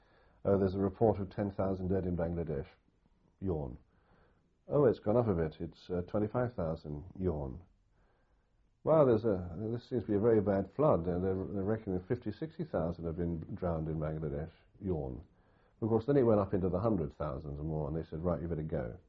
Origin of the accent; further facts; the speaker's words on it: Southampton, South East England, United Kingdom; I'm married to an English girl, I come from Southampton